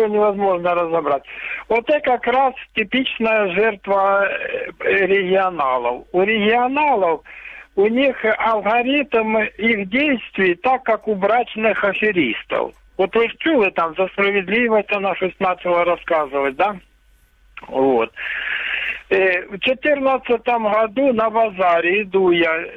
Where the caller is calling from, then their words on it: Luhansk Oblast, Ukraine; Луганская область.